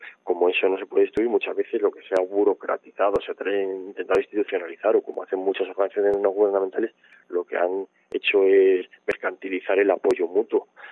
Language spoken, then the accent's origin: Spanish; Madrid, Community of Madrid, Spain; por hablar de Madrid, que es de donde yo soy